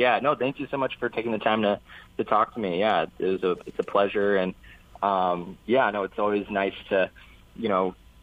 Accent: Hawaii, United States; So I was sort of a hip-hop dancer growing up in Hawaii

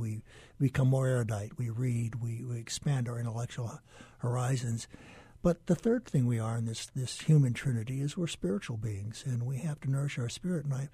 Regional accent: Hawaii, United States; I was born here on January 9th, 1946, and have spent close to now the last 72 years learning Hawaii

